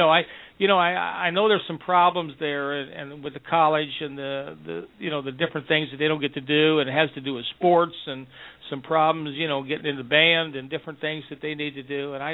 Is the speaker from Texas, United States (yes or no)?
no; Lee's Summit, Missouri, United States; Back in my hometown, at Lee's Summit and Odessa